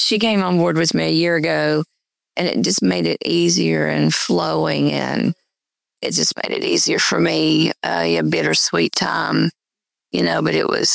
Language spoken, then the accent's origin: English; Castlewood, Virginia, United States; also born or lived in Dane / Trammell / Aberdeen; I was born in Dane, and I grew up until I was about 6 in Trammell, and then I moved to Castlewood, graduated from Castlewood, and then I moved to Aberdeen, the area.